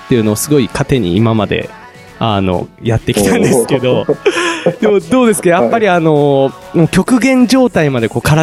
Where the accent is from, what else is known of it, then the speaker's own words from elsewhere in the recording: Gifu, Japan; いやでも僕も岐阜県出身なので、まあ、近いんですけど